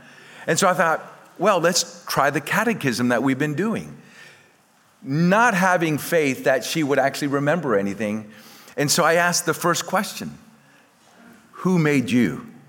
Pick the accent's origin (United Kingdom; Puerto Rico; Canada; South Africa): Puerto Rico; One time, we growing up in Puerto Rico, we didn't celebrate Christmas. We celebrated what we call the day of the three wise men, Epiphany.